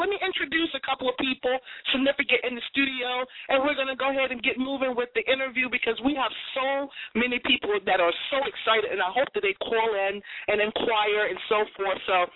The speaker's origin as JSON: {"language": "English", "town": "Boston", "region": "Massachusetts", "country": "United States", "said": "Now listen, I'm from Boston, Massachusetts, and people often say, are there Black people in Boston?"}